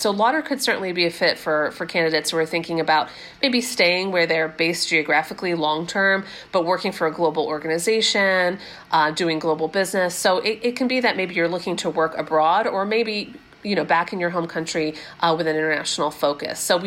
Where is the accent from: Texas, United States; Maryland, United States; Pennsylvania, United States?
Pennsylvania, United States; Philadelphia; also born or lived in New York City / London / Singapore; I'm also from the Philadelphia area, but I have lived in New York City and London and Singapore, and I still say Philadelphia is one of my favorite places to live.